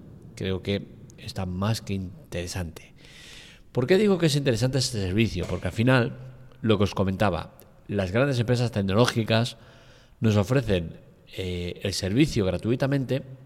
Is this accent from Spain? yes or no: yes; Spain; siendo española